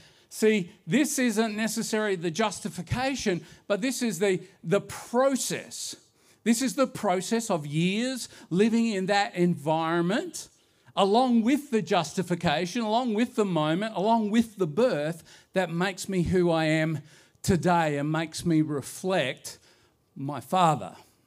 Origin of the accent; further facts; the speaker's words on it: Auckland, New Zealand; born there; I was born on the 16th of July, 1965. I'm glad that's up there, otherwise I forget. That I was born in Auckland, New Zealand